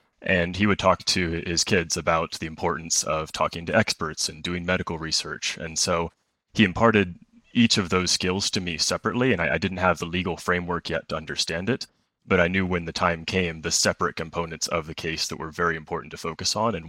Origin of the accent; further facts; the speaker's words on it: Tulsa, Oklahoma, United States; I'm from Tulsa, Oklahoma, and my dad was a trial attorney.